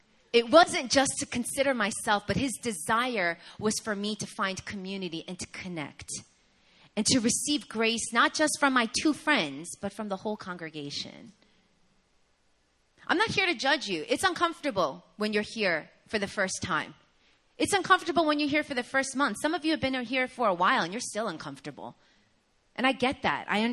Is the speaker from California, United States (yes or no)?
no; New York, United States; I'm from New York. You know what I mean? Not that New Yorkers aren't happy, but we don't express our happiness in such an overt, you know, way.